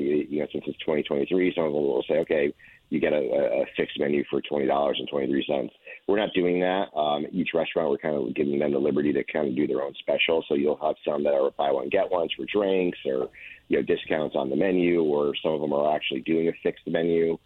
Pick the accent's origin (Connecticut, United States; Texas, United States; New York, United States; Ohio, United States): Connecticut, United States; Derby; I grew up in Derby with Roselands